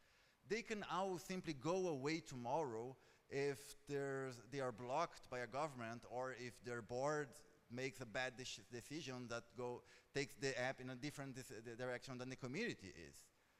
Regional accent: Brazil; English is a second language; I come from Brazil, and in Brazil there's literally nothing that's more than 500 years old

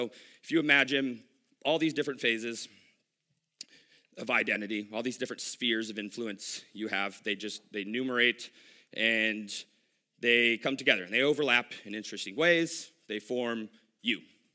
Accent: Dallas, Texas, United States; In Texas, I'm from Dallas.

